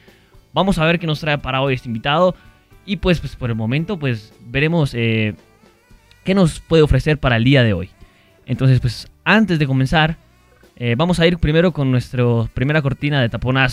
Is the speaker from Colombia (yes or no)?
yes; Colombia; nosotros que somos colombianos aficionados al fútbol